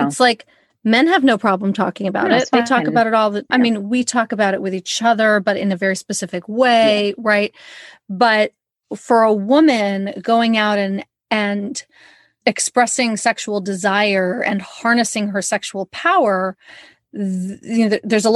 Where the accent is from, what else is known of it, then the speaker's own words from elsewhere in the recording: United Kingdom; I can say that because I am British.